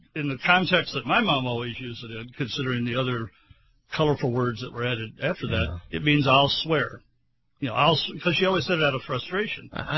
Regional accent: Tennessee, United States; I'm actually originally from Tennessee.

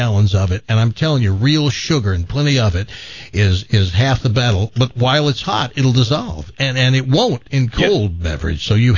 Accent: the South, United States; accent: southern; That's my southern accent.

